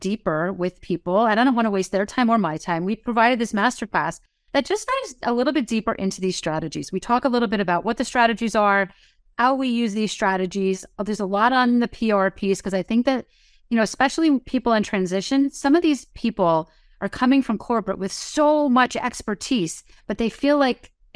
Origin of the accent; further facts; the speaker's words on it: New Jersey, United States; I talk 100 miles an hour. I'm from New Jersey.